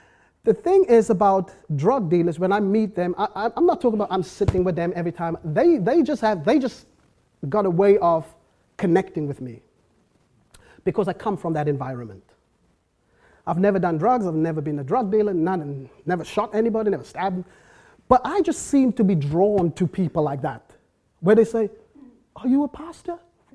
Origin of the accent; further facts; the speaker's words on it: South Africa; I was broken growing up in South Africa.